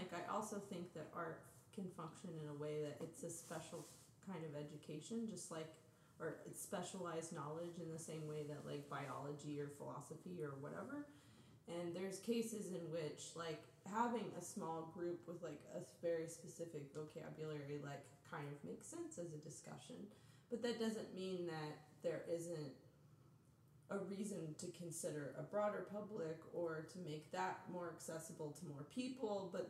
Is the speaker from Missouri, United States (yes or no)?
yes; Springfield, Missouri, United States; I'm from Springfield, Missouri originally, and I've been working there a lot in the summers, and like, it's a very small community as well.